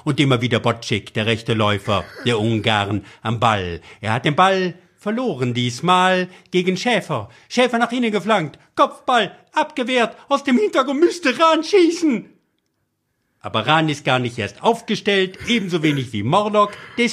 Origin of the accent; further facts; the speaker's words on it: Hamm, North Rhine-Westphalia, Germany; ich komme aus Hamm